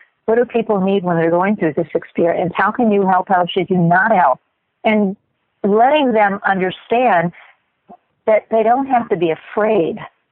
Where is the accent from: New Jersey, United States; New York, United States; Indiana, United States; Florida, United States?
Florida, United States; Miami; moved away as an adult; I moved when I was 24. I moved to Japan from Miami, where I grew up, and took a job with the Department of Defense Overseas Teaching Program.